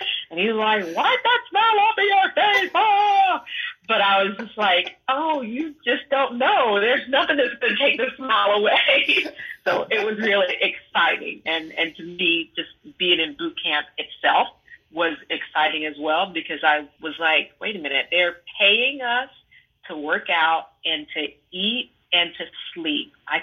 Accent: Augusta, Georgia, United States; And I grew up on in Augusta on the Savannah River.

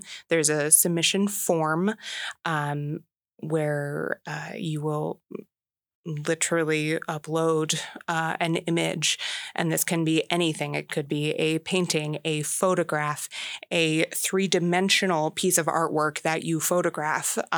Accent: Pennsylvania, United States; I'm originally from Pennsylvania, and here I am now.

